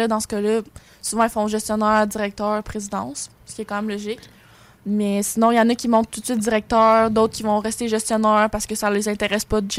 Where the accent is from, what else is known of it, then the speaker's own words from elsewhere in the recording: Victoriaville, Quebec, Canada; moi, je viens de Victoriaville, puis j'ai vraiment décidé de déménager pour aller au Cégep Garneau.